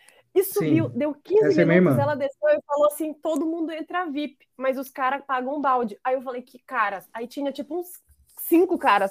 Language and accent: Portuguese; Belém, Pará, Brazil; moved away as an adult; eu tinha 18 anos e eu vim de Belém do Pará, eu era um lugar muito fechado e para mim tudo aquilo era muito estranho.